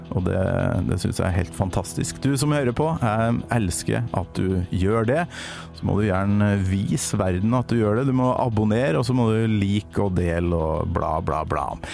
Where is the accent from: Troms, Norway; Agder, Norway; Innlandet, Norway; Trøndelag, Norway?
Trøndelag, Norway; for vi er jo trøndere begge to, litt langt fra, ja, sivilisasjon.